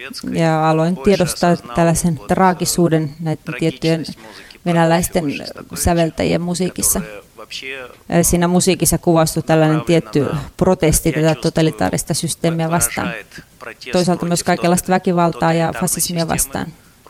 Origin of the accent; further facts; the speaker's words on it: Kyiv Oblast, Ukraine; born there; Finnish is a second language; Minä synnyin Neuvostoliitossa 40 vuotta sitten. Se oli yksi neuvostotasavallan yksiköistä, Ukraina, aika lähellä Kiivin kaupunkia.